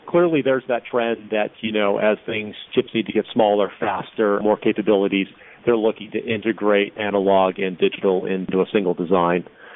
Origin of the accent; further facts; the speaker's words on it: Alberta, Canada; now in Los Angeles, United States; but also having the chance to grow up in central Alberta.